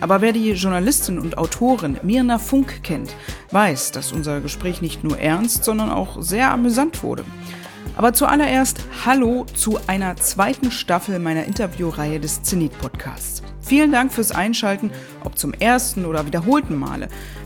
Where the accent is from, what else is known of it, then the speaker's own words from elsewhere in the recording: Berlin, Germany; Mirna und ich haben zwei Dinge gemeinsam. Wir sind beide aus Berlin-Pankow und haben Wurzeln im Nahen Osten. Sie in Israel, ich im Libanon.